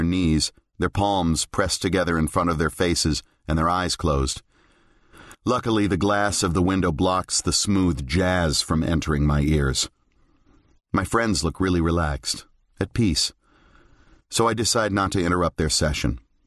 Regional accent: Collingswood, New Jersey, United States; As we drive down Haddon Avenue into the heart of Collingswood, my hometown, I see that the main drag looks different.

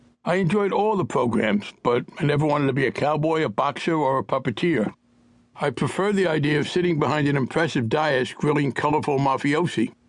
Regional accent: Bayonne, New Jersey, United States; But as an avid newspaper reader growing up in Bayonne, New Jersey, I must have seen the New York Times headline

